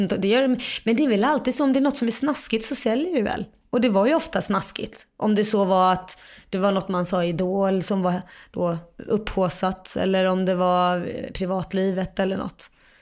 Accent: Kalmar, Kalmar County, Sweden; also born or lived in Lund / Jerusalem; Så det föddes jag i Lund, för mamma bodde i Lund och de träffades i Lund. Han var där och studerade. Sen flyttade de till Jerusalem, så där bodde jag fram och tillbaka mellan Kalmar och Jerusalem de första två åren. Sen flyttade de tillbaka till Kalmar på heltid

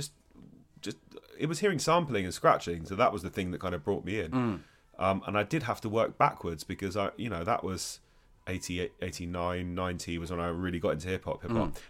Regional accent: London, United Kingdom; Yeah, I was born in London.

